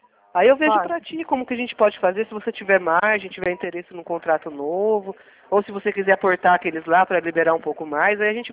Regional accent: Campinas, São Paulo, Brazil; eu sou aqui de Campinas.

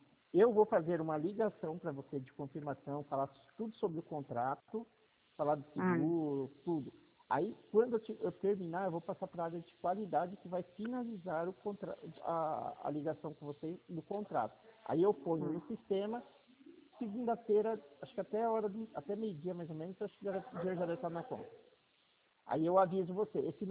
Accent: Mogi Guaçu, São Paulo, Brazil; eu sou de Mogi Guaçu.

